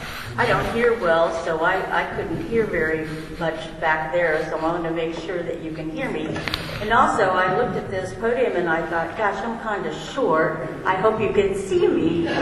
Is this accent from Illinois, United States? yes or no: yes; Illinois, United States; I'm originally from Pike County, Illinois, which is just across the river from Hannibal, Missouri.